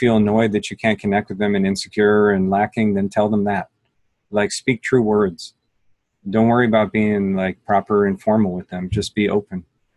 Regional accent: United States; I, as a American white guy, so let me speak from my position

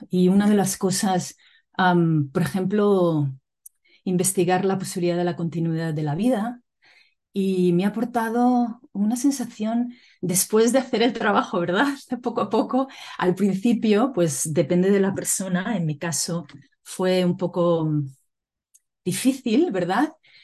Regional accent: Catalonia, Spain; now in Canada; yo vengo de la Península Ibérica, específicamente de Cataluña, y soy la primera generación que se ha expandido a Canadá. Estoy viviendo ahora mismo en la maravilla tierra de las Montañas Rocosas, por una parte de Canadá, en Alberta, la tierra de los pies negros y de los Cree.

